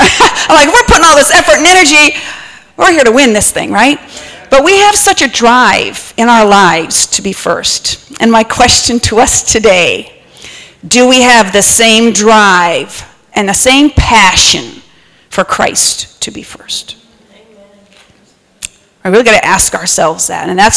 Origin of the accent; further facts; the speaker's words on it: Wisconsin, United States; now I'm originally from Wisconsin, so you're going to hear a different speech dialect, but I'm from Wisconsin, born and raised. I was a country girl that God called to the city. I'm from a town of 300 people, way up north by Canada